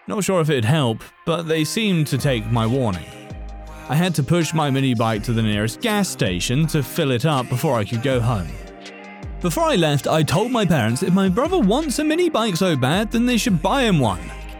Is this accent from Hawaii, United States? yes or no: yes; Hawaii, United States; He's from the Caribbean. I grew up in Hawaii. My mum is American.